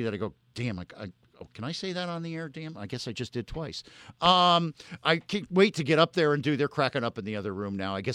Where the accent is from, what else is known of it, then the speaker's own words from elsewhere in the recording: Florida, United States; I'm a Heat lifer. I'm a Heat hashtag lifer. It's my hometown.